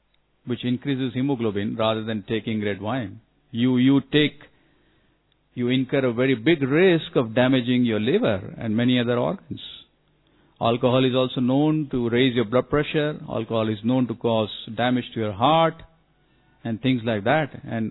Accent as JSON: {"language": "English", "town": "Ahmedabad", "region": "Gujarat", "country": "India", "said": "I'm fortunately from Gujarat, Ahmedabad, which is a dry state."}